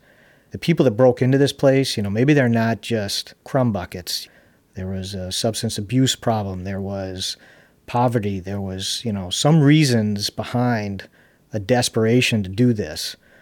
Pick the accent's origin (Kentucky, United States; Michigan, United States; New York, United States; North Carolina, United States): North Carolina, United States; Charlotte; one of the fondest memories I have of us growing up in Charlotte and going to CCS